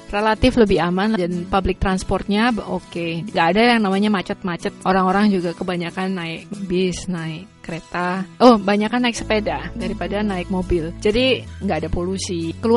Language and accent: Indonesian; Indonesia; now in Copenhagen, Denmark; tinggal di Copenhagen, Denmark, sudah 8 tahun, dan saya dari Indonesia.